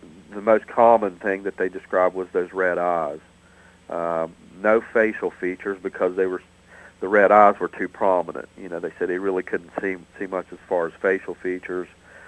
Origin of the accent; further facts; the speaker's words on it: Point Pleasant, West Virginia, United States; I grew up in Point Pleasant. As a matter of fact, I lived about four or five doors down from the people who saw it first.